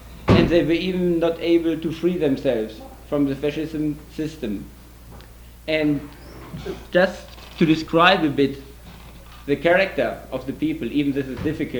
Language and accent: English; Germany; We should always say we are from West Germany